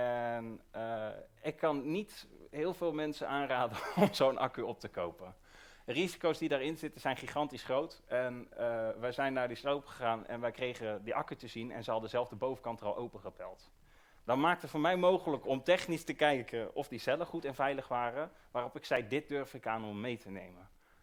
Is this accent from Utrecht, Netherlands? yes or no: yes; Utrecht, Netherlands; Ik kom zelf uit Utrecht.